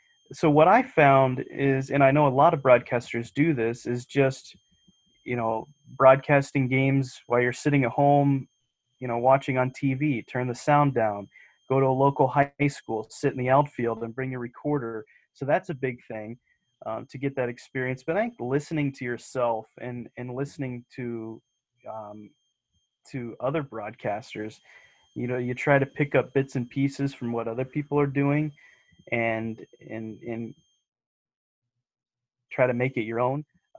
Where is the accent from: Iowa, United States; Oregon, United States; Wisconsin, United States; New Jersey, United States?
Iowa, United States; Bloomfield; But I went to high school in Southern Iowa. So I grew up in Bloomfield, Iowa.